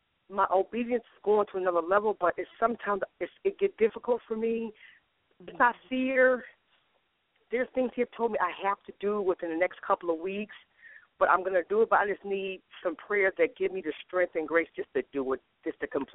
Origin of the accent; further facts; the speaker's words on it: Chicago, Illinois, United States; I'm from the Chicago area.